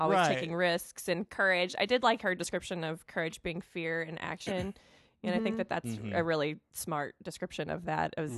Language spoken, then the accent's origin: English; Mississippi, United States; not to speak ill of my home state, because I am so proud. I love Mississippi, and I know that it gets a really bad rap, but I love being from there, and I have a lot of Mississippi pride.